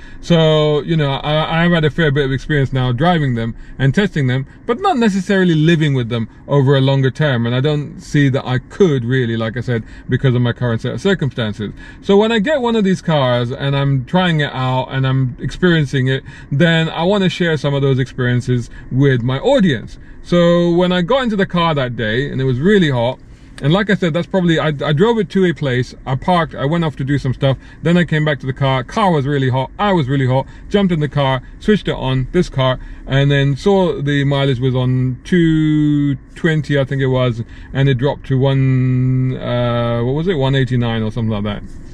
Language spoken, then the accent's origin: English; Saudi Arabia; I remember way, way back growing up in Saudi Arabia in the 80s